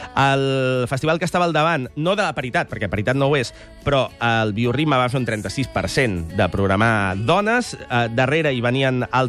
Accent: Catalonia, Spain

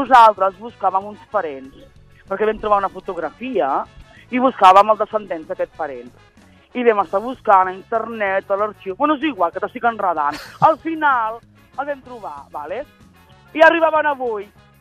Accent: Sitges, Catalonia, Spain; Nosaltres som unes germanes de Sitges

